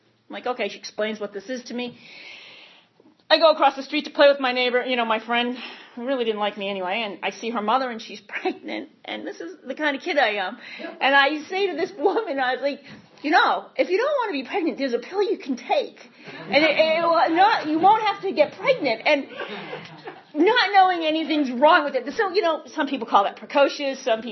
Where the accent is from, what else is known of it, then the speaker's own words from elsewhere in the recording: Massachusetts, United States; as you can tell, I'm probably not from the South. I get sober in Boston, born and raised in Massachusetts.